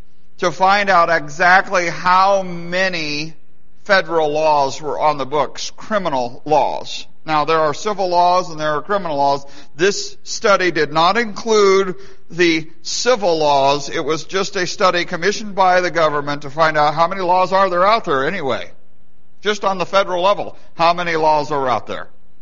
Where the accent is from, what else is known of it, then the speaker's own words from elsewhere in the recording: Idaho, United States; As a kid growing up in Idaho, one of my favorite stupid laws was the law that if you rode a horse into town, you either had to plug it or put diapers on it.